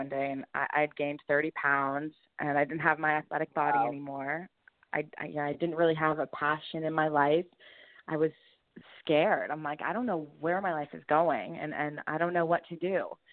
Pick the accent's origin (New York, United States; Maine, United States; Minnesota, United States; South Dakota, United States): Maine, United States; But I grew up in Maine in a big family, and I was involved in sports my entire life.